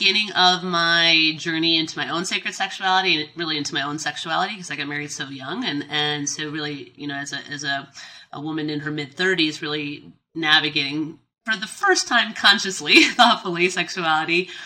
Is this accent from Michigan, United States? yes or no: yes; Bay City, Michigan, United States; born there; I was born in Bay City, Michigan, a small town in southern Michigan, and really flat Michigan.